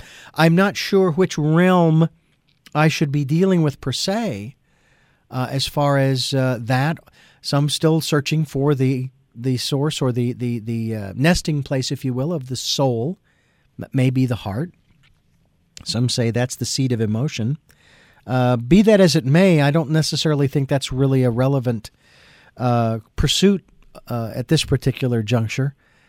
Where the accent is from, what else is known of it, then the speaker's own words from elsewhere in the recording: Phoenix, Arizona, United States; growing up in the Southwest, especially in Phoenix, Arizona, I haven't really latched onto.